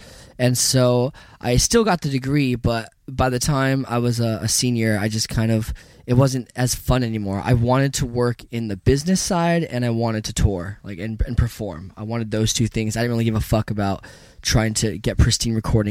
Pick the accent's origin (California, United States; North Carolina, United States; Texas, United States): California, United States; Ventura; I mean, I grew up in Ventura, California.